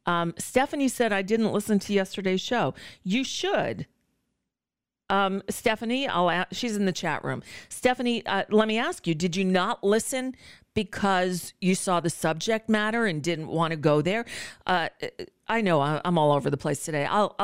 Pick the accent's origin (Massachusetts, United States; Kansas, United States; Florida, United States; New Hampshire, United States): Florida, United States; Now, you might know I have history with Joy Reid. We're both from South Florida.